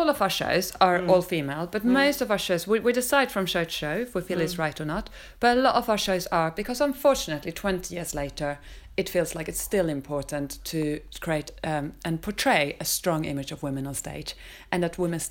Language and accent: English; Sweden; I'm from Sweden. And, you know, already when I was little, you know, most women worked.